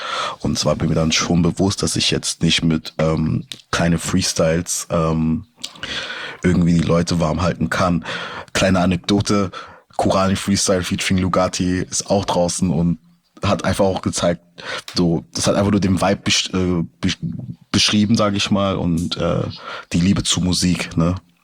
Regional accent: Karlsruhe, Baden-Württemberg, Germany; So die Heimat Karlsruhe bleibt immer für mich sehr wichtig

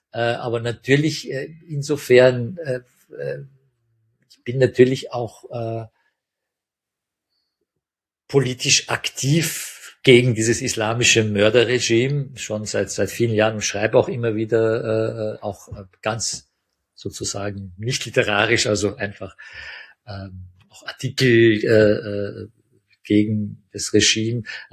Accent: Graz, Styria, Austria; also born or lived in Tehran, Iran; ich bin zwar in Graz geboren und habe dann aber, wenn ich mich richtig erinnere, 7 Jahre in Teheran verbracht, 7 Jahre meiner Kindheit, und bin dann einmal noch, wie ich dann schon in Graz wieder gelebt habe, dann in den Sommerferien nach Teheran.

